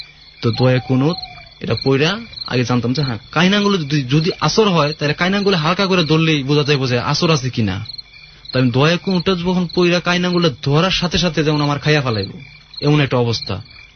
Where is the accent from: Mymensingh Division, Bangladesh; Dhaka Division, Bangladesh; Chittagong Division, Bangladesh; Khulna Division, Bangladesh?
Dhaka Division, Bangladesh; Gazipur; আমার বাড়ি হয়েছে গাজীপুরে সদরে, আমার বাড়ি।